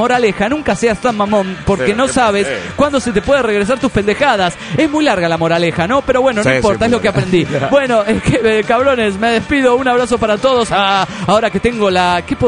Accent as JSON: {"language": "Spanish", "region": "Mexico City", "country": "Mexico"}